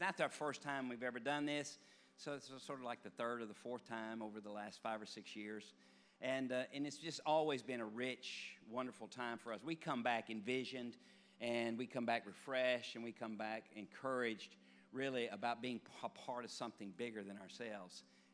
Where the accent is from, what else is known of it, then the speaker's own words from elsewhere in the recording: Dallas, Texas, United States; introduced himself with a French accent and says, I'm from Dallas. And I said, well, me too.